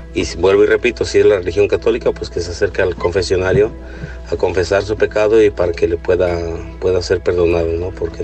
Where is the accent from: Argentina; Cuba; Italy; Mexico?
Mexico; Cuernavaca, Morelos; moved away; Yo soy de Cuernavaca, Morelos.